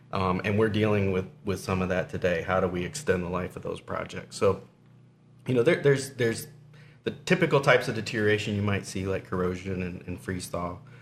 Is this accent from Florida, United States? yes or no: yes; Florida, United States; I grew up in Florida. There's a lot of weird stuff that happens in Florida.